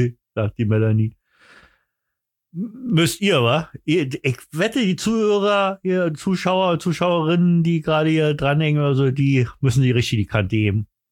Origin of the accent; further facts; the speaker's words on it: Berlin, Germany; Ich bin richtiger Berliner, Alter.